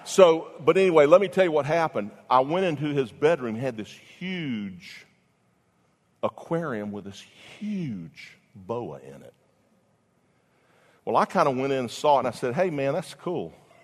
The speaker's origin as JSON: {"language": "English", "town": "Jacksonville", "region": "Florida", "country": "United States", "tie": "born or raised there", "said": "I grew up in Jacksonville, and we used to go down to Silver Springs"}